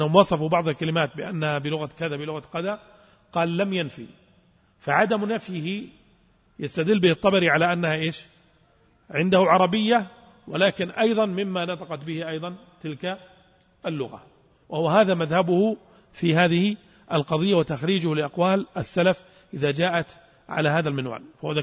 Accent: Saudi Arabia; توزيعه ضعيف عندنا في السعودية

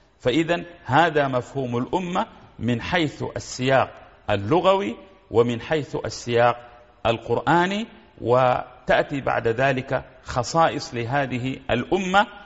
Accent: Sudan; أنا سوداني وأنا إفريقي وأنا عربي وأنا مسلم وأنا أنتمي إلى الأسرة الإنسانية

